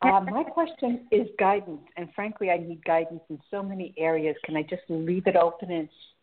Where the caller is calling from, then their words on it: New York, United States; I'm calling from New York.